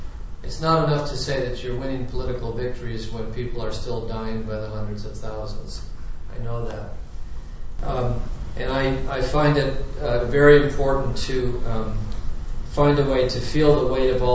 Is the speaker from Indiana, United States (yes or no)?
no; Michigan, United States; I should know. I'm from Michigan, too.